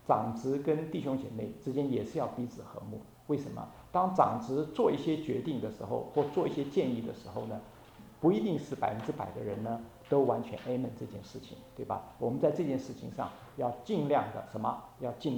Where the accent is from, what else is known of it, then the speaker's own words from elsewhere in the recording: Taiwan; 我在台湾长大的时候，当时50年的时候呢，我们常常屋子旁边都是一些稻田